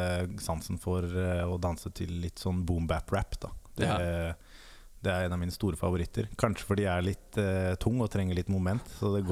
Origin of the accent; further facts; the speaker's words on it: Oslo, Norway; fordi vi var fra Årvoll og rundt der, alle sammen.